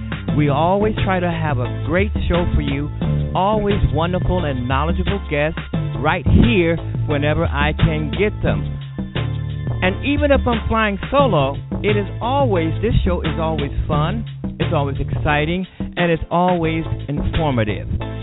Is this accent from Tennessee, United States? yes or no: no; Mississippi, United States; born there; because basically I was born in the Delta. … was also born in the Mississippi Delta, so I guess that gives us something in common.